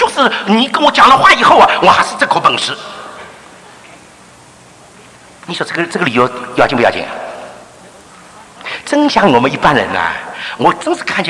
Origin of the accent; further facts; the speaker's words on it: Shanghai, China; 好像我们上海人一样的，我们上海人发那个 W 总是发不清楚的